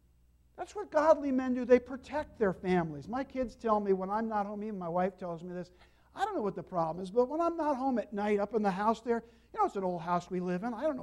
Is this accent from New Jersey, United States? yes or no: yes; New Jersey, United States; My wife and I, who you know is from North Adams, I'm from New Jersey, fell in love, wanted to get married